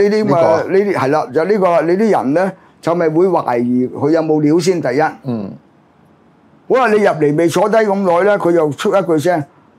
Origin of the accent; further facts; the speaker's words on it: Hong Kong; 即係等於我哋香港人知道嘅文米婆